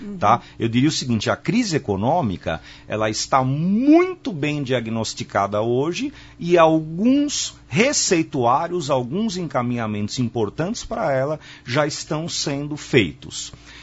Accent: Brazil; a gente espera, como brasileiros, como cidadãos

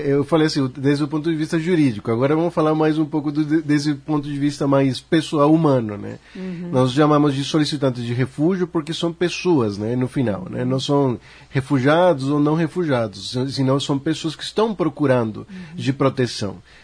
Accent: Venezuela; Portuguese is a second language; eu como venezuelano posso afirmar isso

